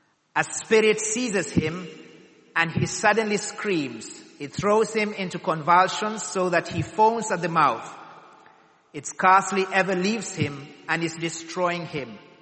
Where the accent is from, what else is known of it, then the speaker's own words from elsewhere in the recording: Kenya; now in Ashford, United Kingdom; My family and I come from Kenya, but we live in Ashford, just down the road from here.